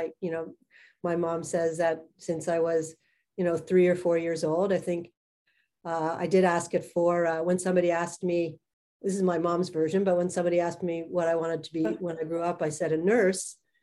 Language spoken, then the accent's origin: English; Montreal, Quebec, Canada; I grew up in Montreal. I love the city. I love the diversity in the city.